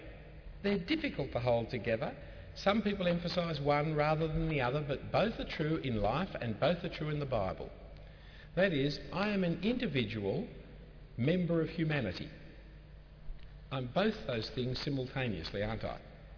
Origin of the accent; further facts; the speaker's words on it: Australia; I cannot take the advantages of being an Australian without taking responsibility for what we as Australians have done.